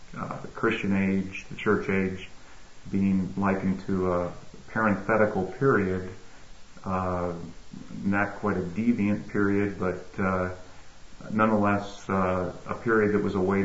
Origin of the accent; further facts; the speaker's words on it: Syracuse, New York, United States; now in Tampa, United States; Well, my hometown is Syracuse, New York.